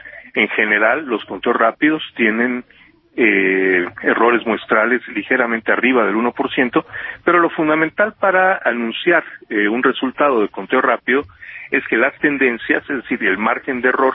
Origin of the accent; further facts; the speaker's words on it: Yucatán, Mexico; pienso en Yucatán, así somos los yucatecos normalmente